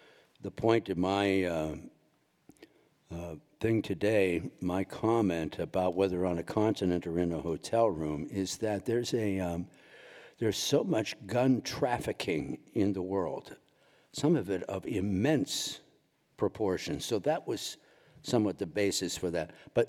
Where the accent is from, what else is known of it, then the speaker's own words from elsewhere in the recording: Texas, United States; I'm an archbishop from Texas.